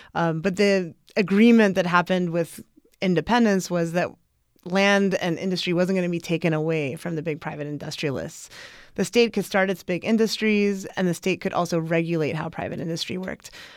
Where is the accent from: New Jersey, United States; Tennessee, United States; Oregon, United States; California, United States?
California, United States; because coming from growing up in California, you just hear entrepreneurship used as a positive word all the time.